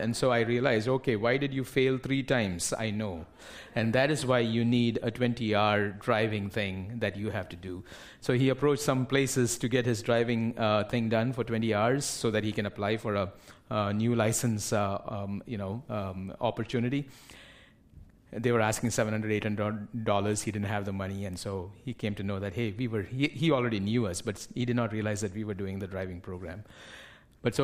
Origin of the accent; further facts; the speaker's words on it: West India, India; I was born and brought up in the West of India, not where the LCMS mission was, because my father, who grew up in the mission, became a pastor, and so he was a pastor there. I was born and brought up there.